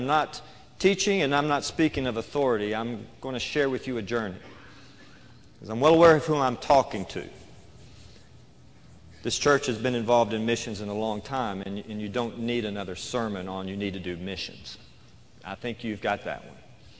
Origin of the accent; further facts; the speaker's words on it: Texarkana, Arkansas, United States; I grew up here in Arkansas, and I probably don't tell it now, but I was quite a big strapping young man on a junior high football team some time ago in Texarkana.